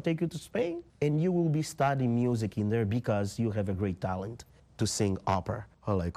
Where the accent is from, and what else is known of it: Angola